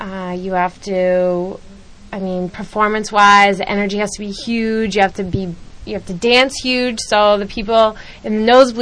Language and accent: English; New Hampshire, United States; I'm from the Seacoast area, so I drive an hour and a half to and from practice.